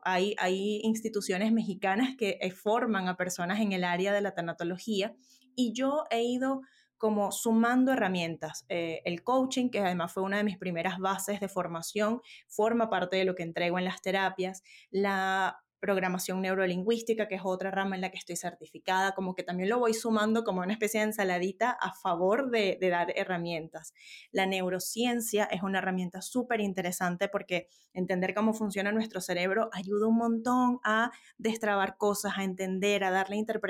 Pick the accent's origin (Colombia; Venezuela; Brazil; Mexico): Venezuela; now in Santiago, Chile